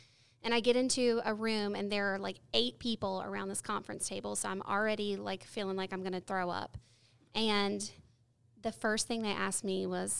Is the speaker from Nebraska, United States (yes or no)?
no; Rock Hill, South Carolina, United States; now in Gaston County, United States; I'm from Rock Hill, South Carolina, but I live in Gaston County now because I got married and my husband lives here.